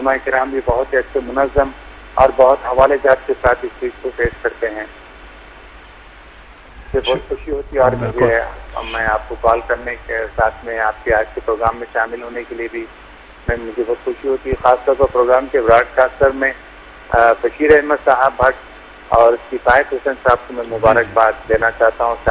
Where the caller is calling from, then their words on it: Hyderabad, Telangana, India; جی میں انڈیا حیدرآباد دکن سے